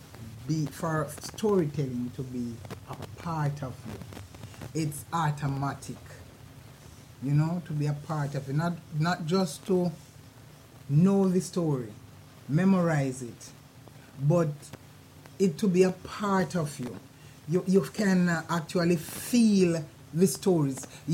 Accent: Jamaica; As a Jamaican storyteller, we always like to tell stories about animals, places, ghosts, and people.

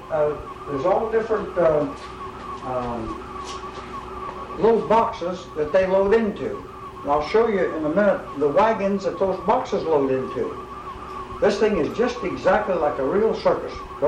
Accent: Oklahoma, United States; No, I was born out in Panhandle.

